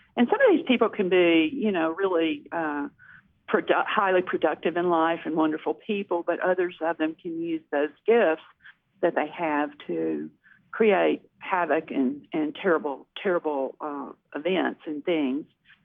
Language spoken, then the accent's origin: English; Tupelo, Mississippi, United States; it wasn't as repressive as one might think in, say, a town like my hometown of Tupelo.